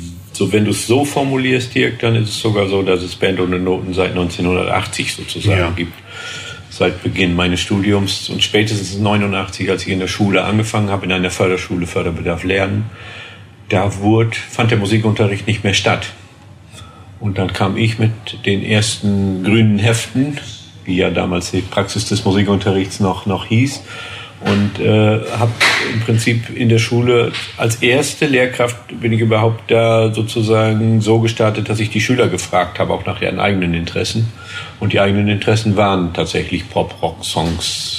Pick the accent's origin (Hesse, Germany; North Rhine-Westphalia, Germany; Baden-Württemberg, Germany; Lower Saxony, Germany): Lower Saxony, Germany; Norden; Ich komme aus Ostfriesland, aus der Stadt Norden, die auch gleichzeitig eine Himmelsrichtung ist.